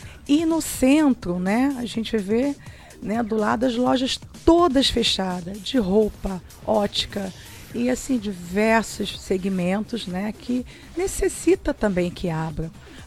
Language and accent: Portuguese; Rio das Ostras, Rio de Janeiro, Brazil; born there; also born or lived in São Paulo; sou nascida em Rio das Ostras, fui embora para São Paulo e fiquei de volta aí com meus pais tocando comércio há 20 anos.